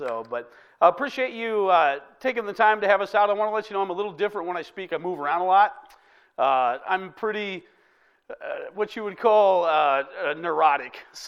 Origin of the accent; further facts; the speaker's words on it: Omaha, Nebraska, United States; I'm from Omaha, Nebraska originally. Go Big Red, right?